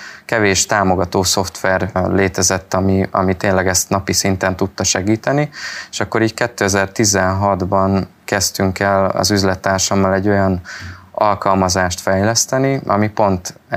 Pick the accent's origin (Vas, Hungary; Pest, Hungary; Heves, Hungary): Pest, Hungary; mivel 4 éves koromtól a Lepencei strandon nőttem fel